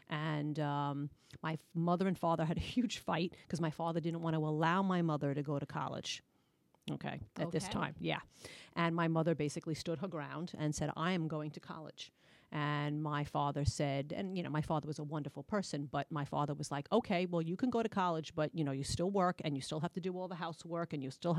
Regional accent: Queens, New York, United States; I grew up in Queens, and my mother actually brought me to the bookmobile.

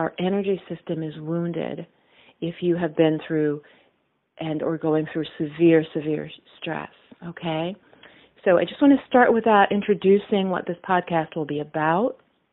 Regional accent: Bronx, New York, United States; Growing up in the South Bronx, a little girl, poor family

